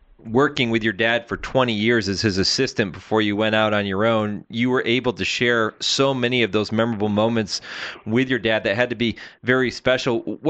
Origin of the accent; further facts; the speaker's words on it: Pittsfield, Massachusetts, United States; I can remember as a kid growing up in Western Massachusetts, Pittsfield is where I grew up, Jimmy.